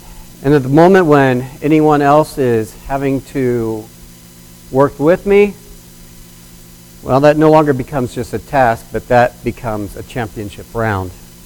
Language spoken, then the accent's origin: English; Oklahoma, United States; also born or lived in Wisconsin, United States; where I grew up in Oklahoma and then later in Wisconsin, this time of year we'd probably have about 2 feet of snow by now